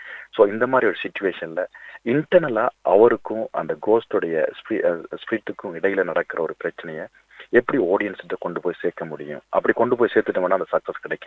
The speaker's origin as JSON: {"language": "Tamil", "town": "Batticaloa", "region": "Eastern Province", "country": "Sri Lanka", "tie": "born or raised there", "said": "நான் வந்து பிறந்து வளர்ந்தது பெட்டிகலோ, ஸ்ரீலங்காவில் பிறந்தது."}